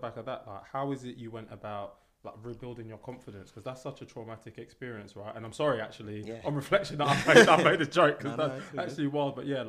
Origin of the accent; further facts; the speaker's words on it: East of England, United Kingdom; I'm from Essex.